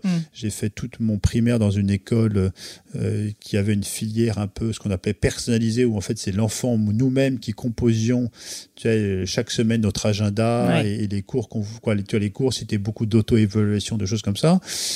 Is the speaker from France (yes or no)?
yes; Normandy, France; moi, je viens aussi du pays de Caux, donc près de Fécamp, donc pays de pêche.